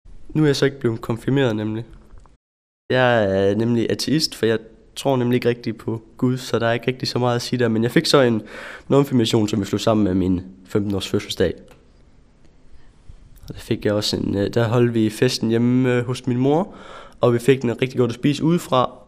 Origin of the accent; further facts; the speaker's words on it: Horsens, Central Denmark Region, Denmark; og jeg er født i Horsens i 1995. Jeg er vokset op i Horsens. Jeg har boet i Horsens hele mit liv, og jeg har boet inde i Horsens Midtby.